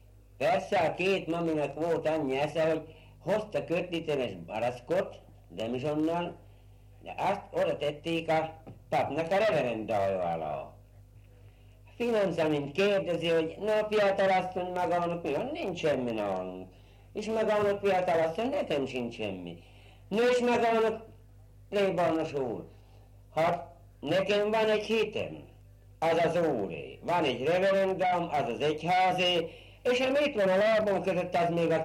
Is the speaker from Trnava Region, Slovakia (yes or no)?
no; Selice, Nitra Region, Slovakia; itt születtem Sókszelőcén.